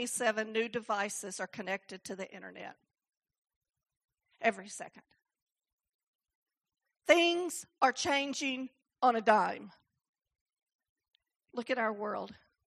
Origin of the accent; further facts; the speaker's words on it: the South, United States; which we're from the South, and we have a lot of old phrases that we use that don't make a lot of sense to most people.